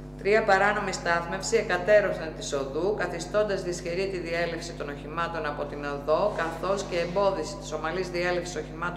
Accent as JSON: {"language": "Greek", "country": "Germany", "tie": "born or raised there", "said": "Επειδή μεγάλωσα στη Γερμανία"}